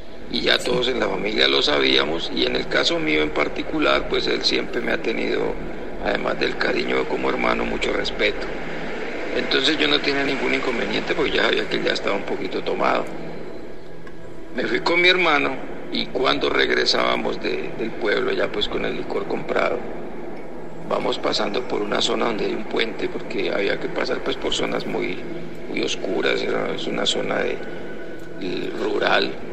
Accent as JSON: {"language": "Spanish", "town": "Cali", "region": "Valle del Cauca", "country": "Colombia", "tie": "born or raised there", "said": "una finca que quedaba en las afueras de Cali, mi ciudad natal."}